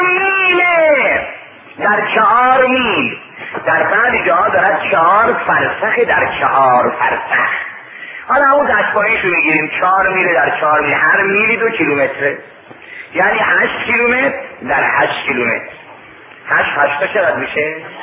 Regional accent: Mashhad, Razavi Khorasan, Iran; گفتم من اصلا مال مشهده گفت اینجا زوارید گفتم نه مجاورم اومدم درس بخونم

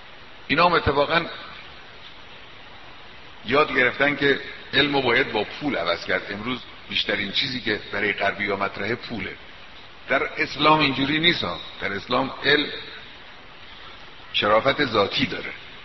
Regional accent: Iran

